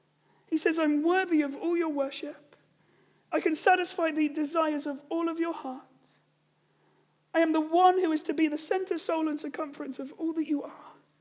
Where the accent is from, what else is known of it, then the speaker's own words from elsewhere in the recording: England, United Kingdom; I think it's because I'm English.